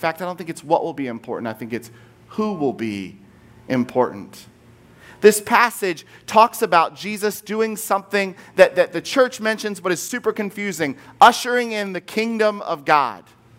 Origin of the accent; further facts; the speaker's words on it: Culpeper, Virginia, United States; And as much as I grew up in Culpeper, Virginia, and as much as I liked to razz on Culpeper, it was beautiful to be home.